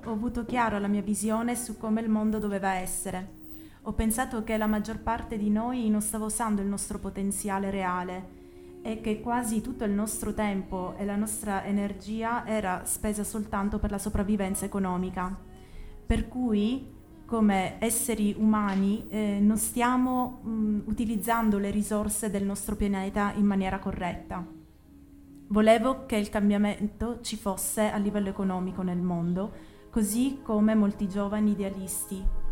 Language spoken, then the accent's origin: Italian; Singapore; Italian is a second language; Vengo da Singapore, città-stato che si trova nel sud della Malesia.